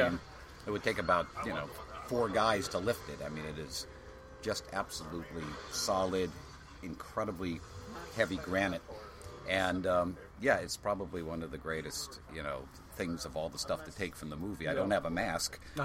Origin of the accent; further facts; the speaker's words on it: Culver City, California, United States; I grew up in Culver City, California, at the MGM Studios as the place where I played the backlots